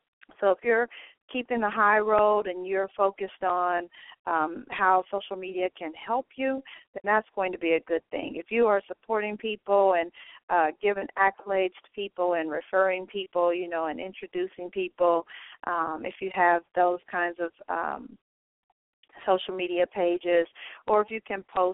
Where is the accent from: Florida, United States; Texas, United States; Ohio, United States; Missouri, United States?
Missouri, United States; Kansas City; I'm from Kansas City, as most of you know